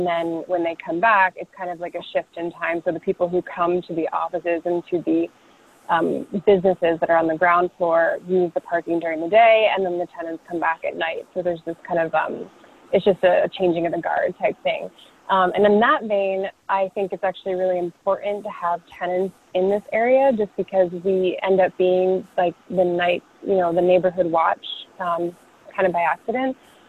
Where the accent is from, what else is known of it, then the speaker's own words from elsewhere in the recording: New York, United States; And I'm from New York, so that's saying something.